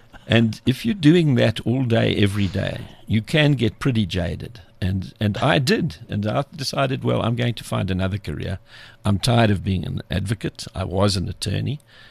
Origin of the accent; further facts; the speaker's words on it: Soweto, Gauteng, South Africa; I'm from Mondial, which is now a suburb of Soweto, I suppose.